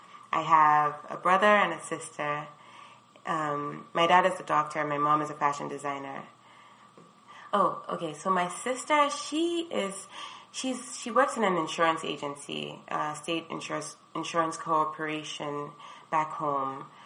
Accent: Accra, Greater Accra, Ghana; moved away as an adult; I am 27 years old. I was born and raised in Accra, which is the capital of Ghana in West Africa. I went to school there from about nursery through to senior high school.

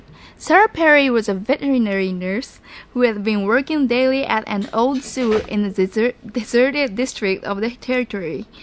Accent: Iwakuni, Yamaguchi, Japan; moved away as an adult; also born or lived in Osaka; I was born in Iwakuni, Japan, and it's pretty close to Hiroshima. It's about 1 hour trip from Hiroshima. And I was raised, and I lived there for 18 years, and I moved to Osaka to go to school.

